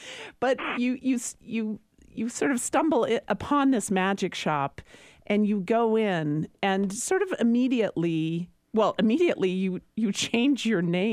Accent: Lancaster, California, United States; born there; I was born in Lancaster, California, and I could not believe it.

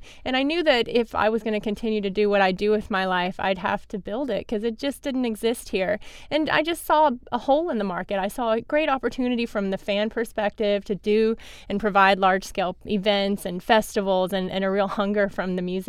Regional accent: South Carolina, United States; Well, a little about me personally. I grew up in South Carolina. I went to Clemson and graduated.

